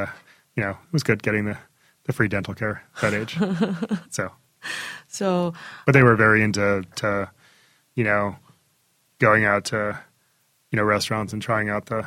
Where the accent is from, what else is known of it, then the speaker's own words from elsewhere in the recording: Glen Rock, New Jersey, United States; also born or lived in Paterson; Well, I was born in Paterson and then I grew up in Glen Rock, and then my family moved further north.